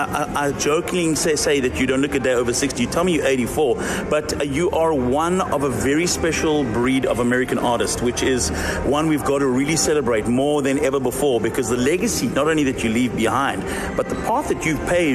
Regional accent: Cape Town, Western Cape, South Africa; We're from Cape Town, South Africa, right? We're a melting pot of a great culture in Cape Town.

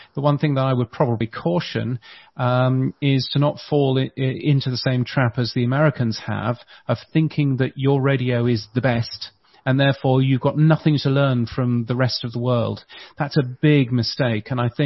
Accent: England, United Kingdom; accent: English; You know, you can tell from my English accent that I come from the UK. The UK has been doing some really fascinating work around personalized radio.

